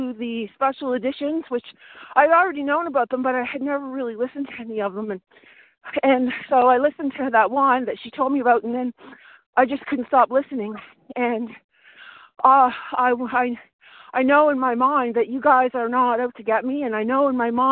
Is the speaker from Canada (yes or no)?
yes; Nova Scotia, Canada; And I'm from Nova Scotia.